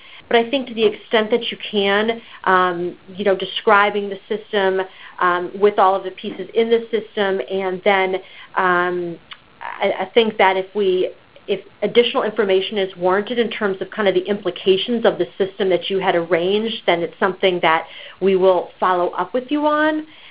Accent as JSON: {"language": "English", "region": "Illinois", "country": "United States", "said": "Well, hello, I'm from Illinois as well, so it's nice to get a question from our friends and colleagues in Illinois."}